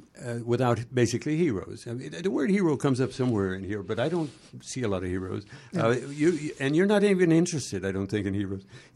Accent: California, United States; I'm from California originally.

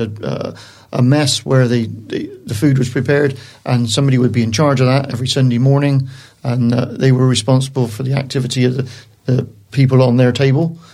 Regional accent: Portishead, South West England, United Kingdom; also born or lived in Bristol; I was born in Bristol Maternity Hospital, yes, but I lived in Portishead for a good part of my life up to about the age of 12. So I went to Gordano School

